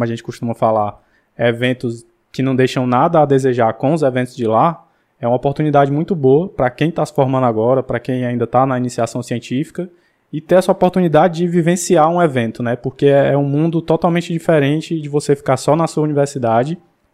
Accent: Northeast Region, Brazil; Primeiramente porque eu sou nordestino

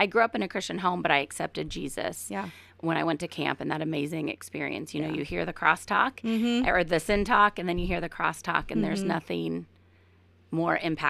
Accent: Westerville, Ohio, United States; Well, I'm from Columbus, Ohio, and I lived in a suburb outside of that, which is called Westerville.

